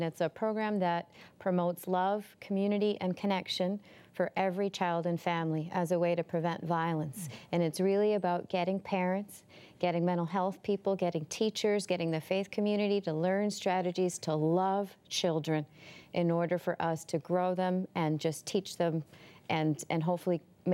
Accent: Puerto Rico; also born or lived in Canada; I'm from Puerto Rico, and we lived for a while in Canada.

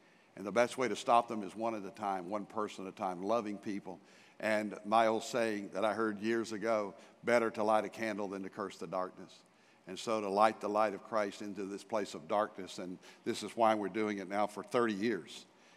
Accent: Fort Worth, Texas, United States; which is a church plant from Prestonwood over in Southwest Fort Worth, my hometown, good old Cowtown.

